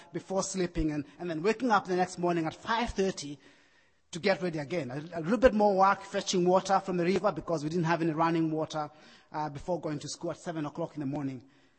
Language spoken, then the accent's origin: English; Kenya; many people often have been disappointed when I tell them that I'm Kenyan, but I can't do marathons. It's a huge disappointment for my country not to be able to run